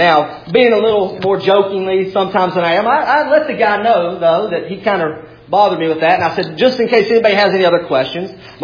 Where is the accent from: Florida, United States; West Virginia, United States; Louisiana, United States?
West Virginia, United States; You come with me to the beach one time, we introduce ourselves, and everybody thinks we're from Virginia. Can anything good come out of West Virginia?